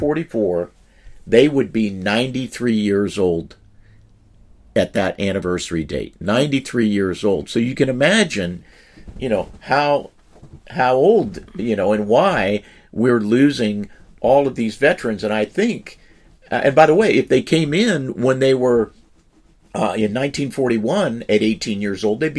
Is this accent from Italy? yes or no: yes; Italy; they act exactly like the fascists did in Italy under Benito Mussolini, which is my home country